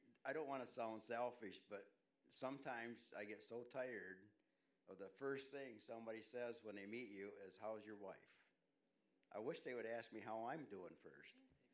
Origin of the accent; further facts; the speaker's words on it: Michigan, United States; Monday, we're from Michigan. We were going from Bellevue to Lansing for her first injection into her eyeball for the macular degeneration.